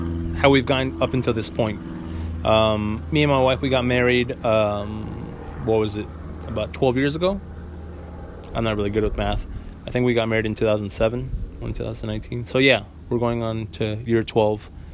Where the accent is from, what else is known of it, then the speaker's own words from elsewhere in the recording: San Diego, California, United States; and basically growing up in San Diego. That's where I'm from.